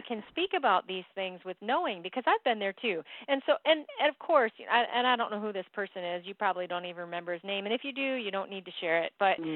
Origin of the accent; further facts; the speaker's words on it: East Coast, United States; You know, I'm from the East Coast, and I don't just do this.